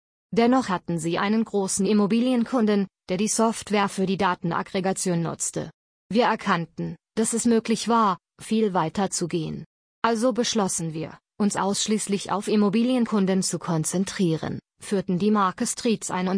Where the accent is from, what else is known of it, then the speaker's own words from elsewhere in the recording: Tunisia; moved away as an adult; now in Switzerland; Ich stamme ursprünglich aus Tunesien